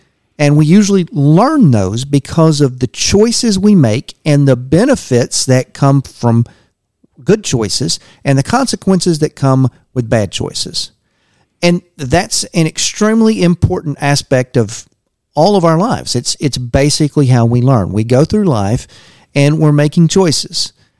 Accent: Longview, United States; growing up in Longview at that time, there just weren't, you know, a whole lot of sushi restaurants around

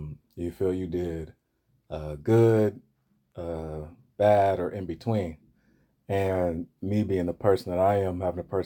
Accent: Detroit, Michigan, United States; Detroit is in the playoffs. I'm from Detroit, so.

